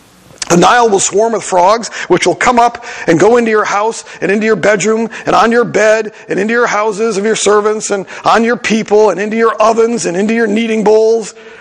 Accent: Green Bay, Wisconsin, United States; When I was growing up in Green Bay, at the end of winter, there'd be piles of snow everywhere, and we'd wait for them to go down.

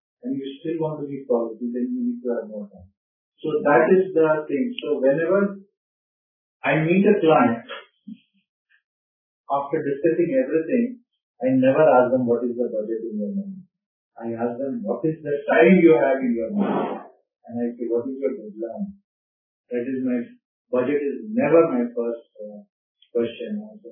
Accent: Dalvi Agra, Chhattisgarh, India; I'm from Chhattisgarh, a very small place called Dalvi Agra, which is an iron ore mountain, civilized town.

